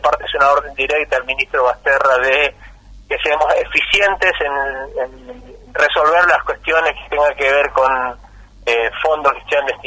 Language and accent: Spanish; Corrientes, Argentina; yo soy originariamente correntino, así tengo particular interés en que todas las economías regionales, pero en particular las de mi provincia